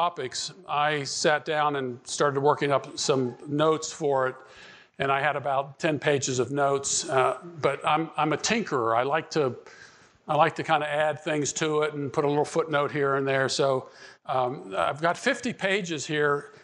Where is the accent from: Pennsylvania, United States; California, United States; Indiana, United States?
Pennsylvania, United States; Pittsburgh; When I was raised Roman Catholic in the Pittsburgh, Pennsylvania area. My grandparents are originally from Italy.